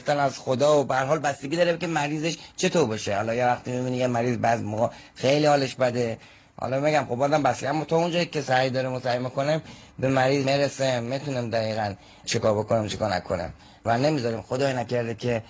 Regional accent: Yazd, Iran; also born or lived in Tehran; من بچه یزدم، یه چند سالی تهران زندگی میکردم، دوباره چند وقت دیگه اومدم

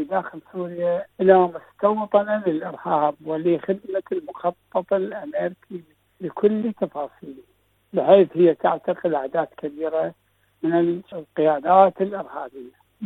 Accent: Iraq; لأننا كعراقيين شهدنا بأنفسنا

